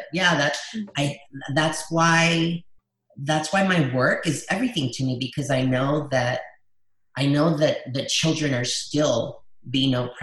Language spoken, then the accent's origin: English; El Paso, Texas, United States; first language es; English is a second language; I'm from El Paso. And that's where we kind of set up our home and began our search for the American dream. When I started school, I only spoke Spanish.